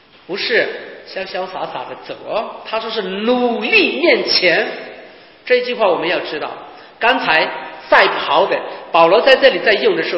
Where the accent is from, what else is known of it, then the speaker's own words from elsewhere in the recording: China; 所以我以为是用我们中国人的一般思维方式去想